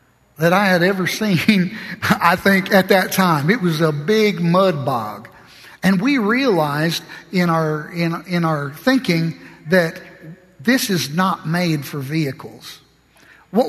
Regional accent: the South, United States; Well, I was from the South. I'd seen the South.

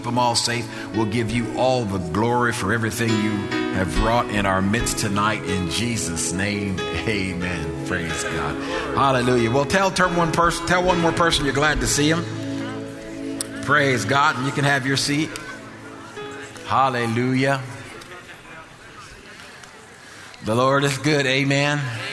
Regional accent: New Jersey, United States; I'm from Jersey. We were playing out in Lehigh Valley.

